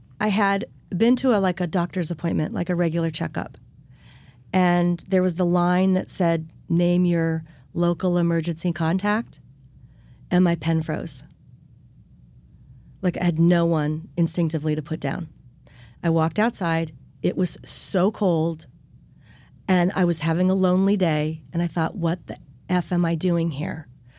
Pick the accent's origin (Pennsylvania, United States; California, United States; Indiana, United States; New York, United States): California, United States; Los Angeles; I rented this little beach bungalow in my hometown in LA.